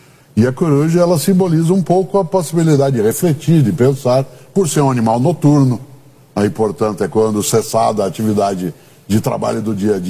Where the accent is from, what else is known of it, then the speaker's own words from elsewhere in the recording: Londrina, Paraná, Brazil; eu nasci em Londrina, no norte do Paraná, na minha cidade não havia TV até eu fazer 10 anos de idade.